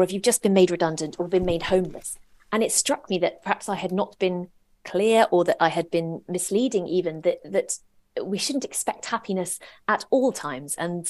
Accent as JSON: {"language": "English", "region": "England", "country": "United Kingdom", "tie": "born or raised there", "said": "We're from, you know, an Irish Catholic family. We sort of do humour, especially in the bleak times. And I think, but we were also growing up in England the whole time."}